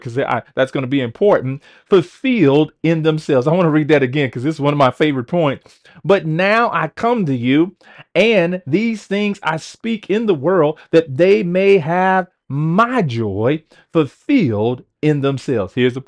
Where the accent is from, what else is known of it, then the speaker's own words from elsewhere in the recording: United States; But there was something about I am American, and I love that. I served in the military armed forces